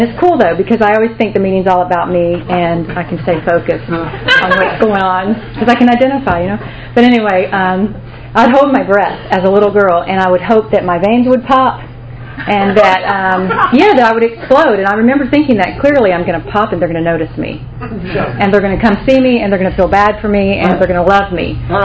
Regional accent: Auburndale, Florida, United States; I grew up in Polk County, Imperial Polk County, in Auburndale, Florida, which is a little redneck town between Winter Haven and Lakeland.

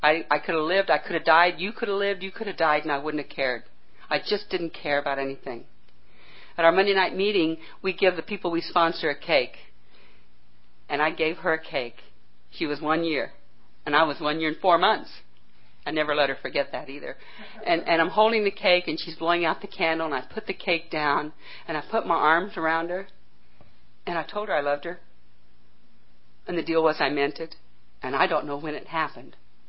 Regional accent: Midwest, United States; I grew up in the Midwest where the God was an angry God.

